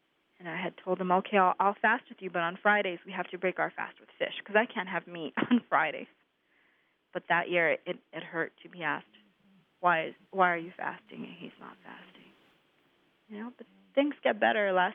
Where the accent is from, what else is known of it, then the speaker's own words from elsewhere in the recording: Tucson, Arizona, United States; now in Seattle, United States; I'm originally from Tucson, Arizona, but I live in Seattle, Washington now.